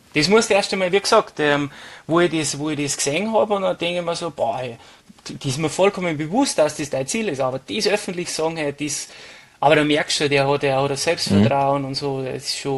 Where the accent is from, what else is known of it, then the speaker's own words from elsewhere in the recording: Germany; ich bin Deutscher